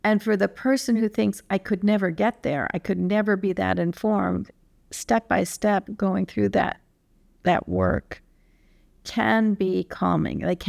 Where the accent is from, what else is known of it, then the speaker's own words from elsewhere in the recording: Midwest, United States; I also do some work in New Jersey, but I come from the Midwest.